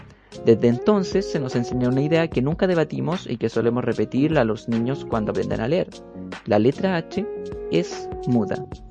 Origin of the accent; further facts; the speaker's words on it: Chile; o de algunos extranjerismos que, como buenos chilenos, hemos adoptado.